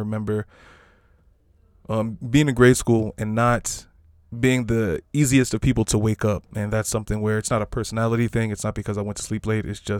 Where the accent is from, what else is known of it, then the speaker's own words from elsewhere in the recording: United States; I guess I was in a very African household, but I grew up in the States, so I imagine myself being more Americanized than American